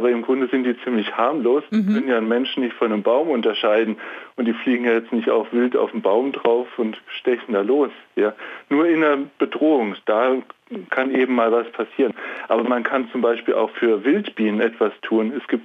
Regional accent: Odenwald, Germany; Ich komme aus dem Odenwald und in unserer Nachbarschaft war ein Imker

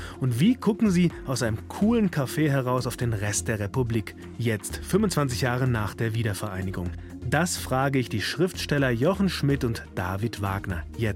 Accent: Frankfurt, Hesse, Germany; now in Berlin, Germany; für mich als Frankfurter

